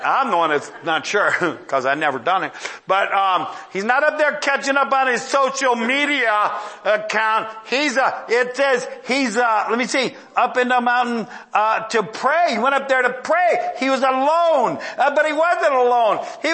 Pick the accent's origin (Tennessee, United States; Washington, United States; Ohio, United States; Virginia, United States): Ohio, United States; I'm from Ohio, but I'm pretty sure that's not a compliment.